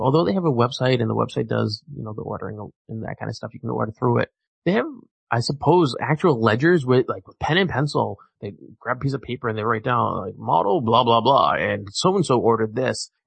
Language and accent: English; United States; And so I think Coleman Stryker was really interested to see what me, as an American, would have to say about the stuff.